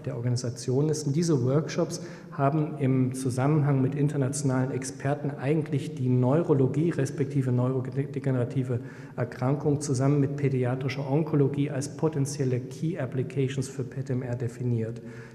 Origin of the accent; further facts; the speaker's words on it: East Germany, Germany; das sehe ich sogar als Ostdeutscher